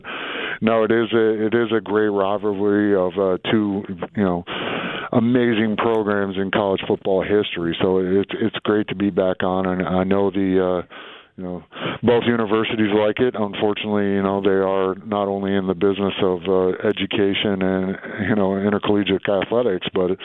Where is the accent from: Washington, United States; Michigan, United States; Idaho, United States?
Michigan, United States; Especially, you know, I grew up in Michigan, and that's something you look forward to.